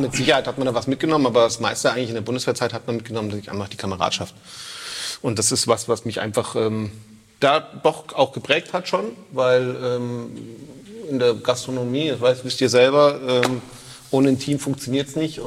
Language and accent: German; Leimbach, Germany; gebürtig komme ich aus Eiderfeld, aus Leimbach, eher gesagt. Da wohne ich auch, da lebe ich, da habe ich vor 8 Jahren ein Haus gebaut. Ja, und bin vor 10 Jahren irgendwann wieder zurückgekommen in die Heimat.